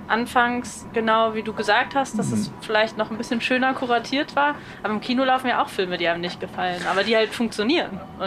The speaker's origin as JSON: {"language": "German", "region": "Berlin", "country": "Germany", "said": "ich bin Berlinerin"}